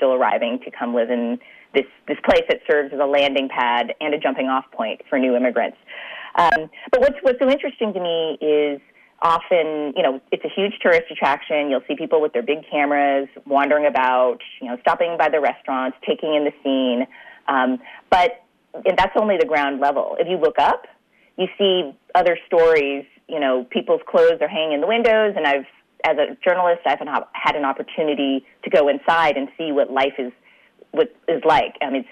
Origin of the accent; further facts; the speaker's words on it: California, United States; the American-born daughter of Chinese immigrants growing up in the Bay Area.